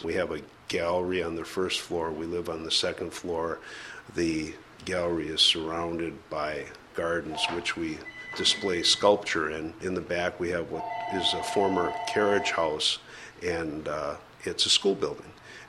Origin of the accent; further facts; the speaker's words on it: Milwaukee, Wisconsin, United States; That's about an hour's drive north of Milwaukee, Wisconsin, which is my hometown.